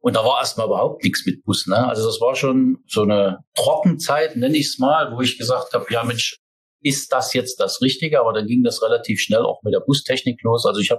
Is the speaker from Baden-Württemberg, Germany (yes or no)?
no; Saxony, Germany; Wirst du das als Sachse, der in Thüringen lebt, auch ein paar Jahre im Sauerland aushalten? Ne? Wir sind als Sachsen, als Thüringer sehr standorttreu